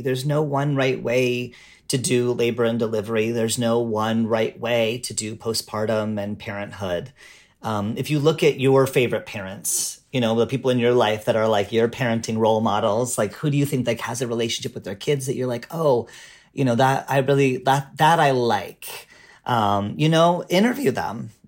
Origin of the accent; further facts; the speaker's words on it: Canada; and I'm Canadian, so I'm also apologizing to everyone for throwing up on them.